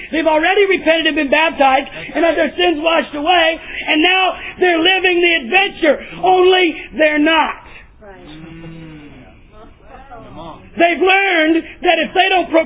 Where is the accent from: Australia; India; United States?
United States; Texas; moved away; I grew up in the South. Texas. You order tea, you're getting iced tea, baby.